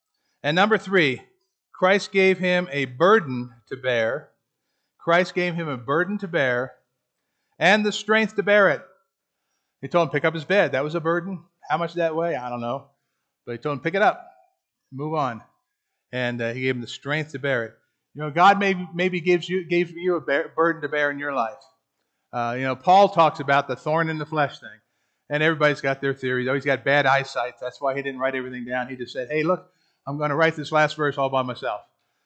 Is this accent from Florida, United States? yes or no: yes; Gainesville, Florida, United States; also born or lived in Philadelphia; going back to my childhood, Pine Grove Baptist Church, Gainesville, Florida, we moved from Philadelphia to Gainesville in 1958. I was 8 years old.